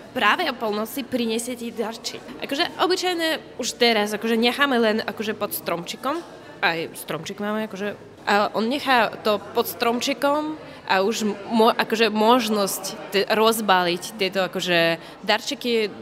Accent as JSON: {"language": "Slovak", "country": "Belarus", "second_language": "Slovak", "said": "som z Bieloruska."}